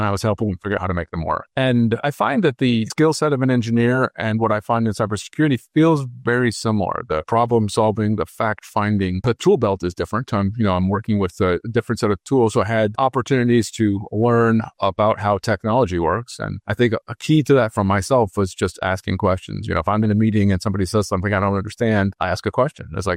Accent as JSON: {"language": "English", "region": "Northeast", "country": "United States", "tie": "born or raised there", "said": "And I grew up in the Northeast."}